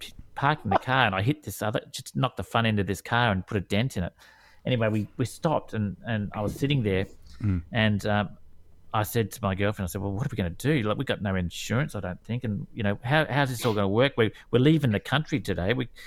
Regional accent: Australia; I said, "I'm from Australia."

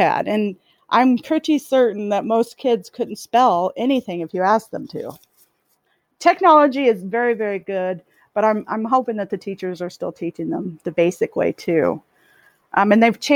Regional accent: St. Joseph, Missouri, United States; Born and raised in St. Joseph here, 1976.

